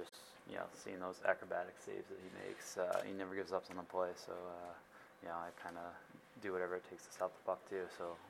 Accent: Long Island, New York, United States; I'm from Long Island, mm-hmm. so grew up going to Islander games all the time.

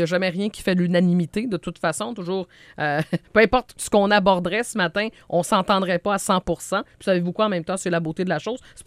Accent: Saint-Gédéon, Quebec, Canada; Donc, OK, dans mon patelin d'origine ce matin.

